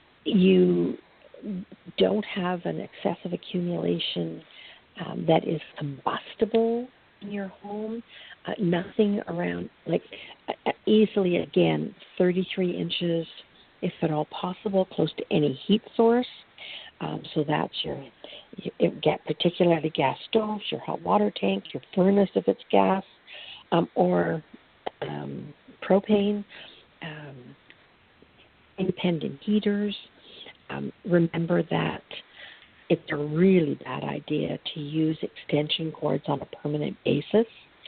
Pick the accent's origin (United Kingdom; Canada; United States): Canada; And I'm from Canada.